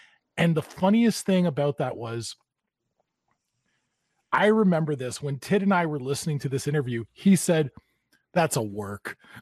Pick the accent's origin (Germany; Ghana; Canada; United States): Canada; Toronto, Ontario; We're based in Toronto. I'm a Toronto boy.